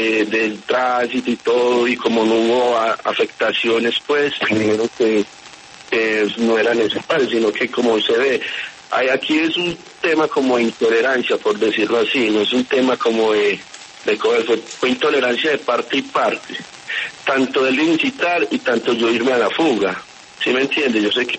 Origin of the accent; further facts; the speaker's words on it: Antioquia, Colombia; Yo soy un simple paisa comerciante que me reduzco el pan de cada día todos los días